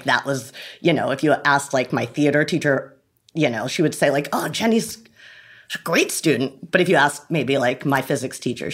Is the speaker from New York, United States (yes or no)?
yes; Rye, New York, United States; I'm from Rye, New York, which is about 45 minutes outside of Manhattan. And that's where I'm from. And I spent my childhood just kind of trying to get closer and closer to Manhattan, I would say.